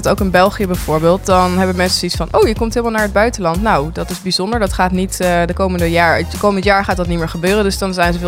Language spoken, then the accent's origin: Dutch; Netherlands; Het is natuurlijk ook, het komt er ook gewoon door dat ik kom uit Nederland.